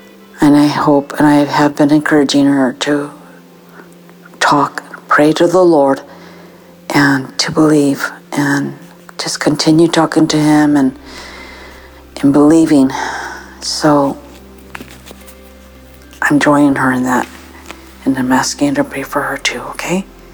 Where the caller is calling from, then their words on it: California, United States; I'm calling from California.